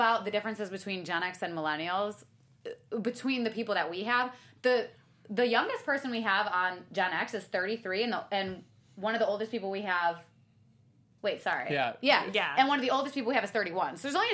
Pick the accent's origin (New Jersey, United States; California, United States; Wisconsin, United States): Wisconsin, United States; Kenosha; I'm from Kenosha.